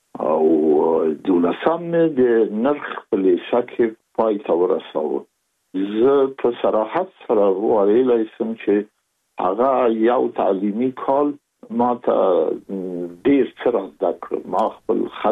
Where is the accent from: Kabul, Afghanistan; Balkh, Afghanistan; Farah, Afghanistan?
Kabul, Afghanistan; born there; زه زېږېدلی په کابل کې یم. د کابل په چاګي کې ګزارګاه پله ته ورڅېرمه، او کلی د ښکلا خان کلا. هلته زه زېږېدلی یم، خو یو درې یا څلور کاله وروسته زما کورنۍ بیا د مراد خان ته کډه شوې ده، چې هلته د پدري کلا ده.